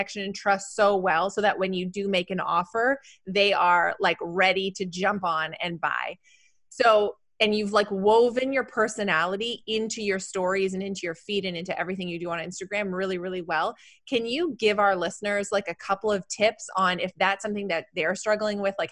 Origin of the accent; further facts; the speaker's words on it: Canada; Even though I'm Canadian, I love it too. Anytime I'm down in the States, it's the first place I go.